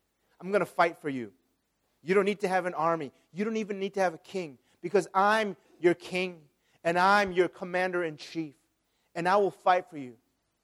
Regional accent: Chicago, Illinois, United States; And I grew up watching my hometown team, the Chicago Cubs.

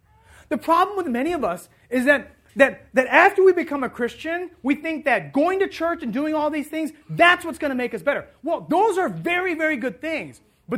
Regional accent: Thailand; because he knew that I was from Thailand.

